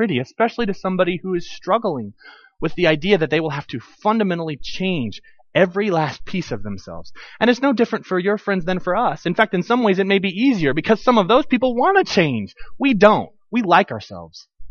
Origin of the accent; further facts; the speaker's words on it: Texas, United States; It's like I have to stop being a Texan and start being a Christian or something.